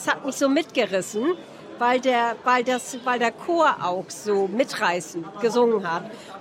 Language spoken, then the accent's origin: German; Hamburg, Germany; Wir kommen extra aus Hamburg